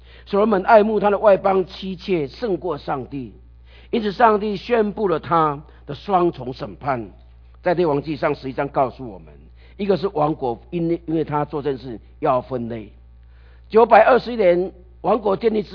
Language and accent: Chinese; China; 我们中国人都说什么失败是成功，是成功之母